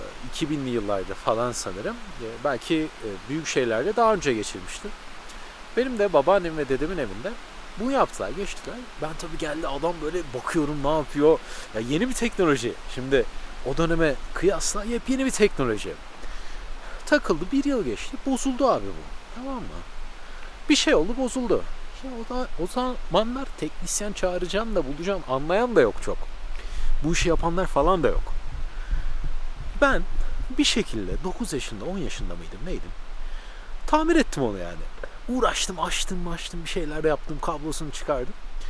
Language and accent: Turkish; Söke, Aydın, Turkey; born there; Ben Aydın'ın Söke ilçesinde doğdum. Ege'nin ufak bir kasabasında aslında teknolojiyi takip etmeniz zor bir şeydi.